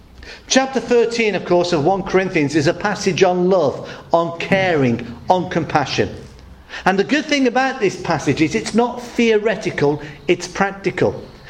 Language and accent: English; Coventry, West Midlands, United Kingdom; I grew up in the Midlands. Coventry is where I was born and bred. I did for a year when I was training alongside two evangelists move, I suppose, about 10 or 15 miles down the road to Royal Leamington Spa.